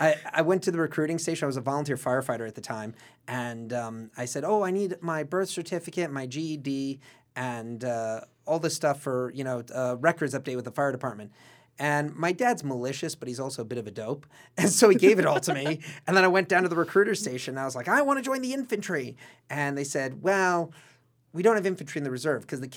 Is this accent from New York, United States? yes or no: yes; New York City, New York, United States; Well, I was born in New York City, and I grew up for the most part on Roosevelt Island.